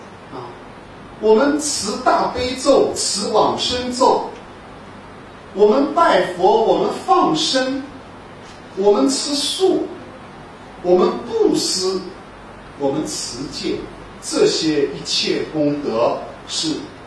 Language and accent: Chinese; China; 我现在接触社会上的男女老幼啊，有个很明显的感觉，我们中国人呢